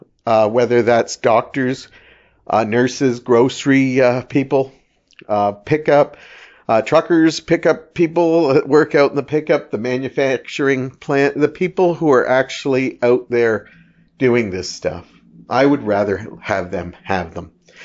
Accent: Canada; I'm still a Canadian

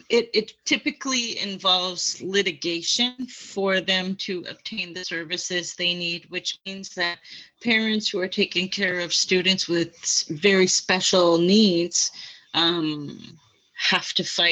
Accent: Canada; now in United States; I'm from Canada, from another country as well

